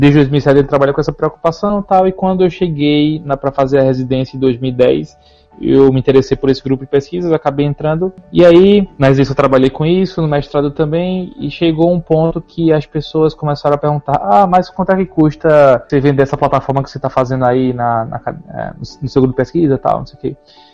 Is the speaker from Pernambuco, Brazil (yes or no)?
yes; Caruaru, Pernambuco, Brazil; now in Recife, Brazil; sou de Caruaru, interior de Pernambuco. Tô morando em Recife desde o final de 2009.